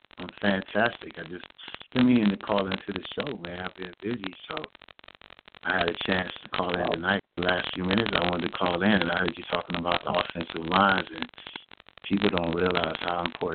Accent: Cleveland, Ohio, United States; I mean, I'm from Cleveland, Ohio. I've been a Browns fan since 5 years old.

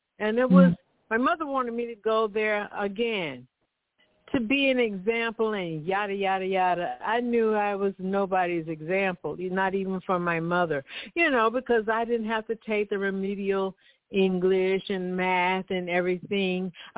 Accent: Americus, Georgia, United States; I'm originally from Americus, Georgia. And yes, that's a little town about 37 miles from Albany, Georgia, north of Albany.

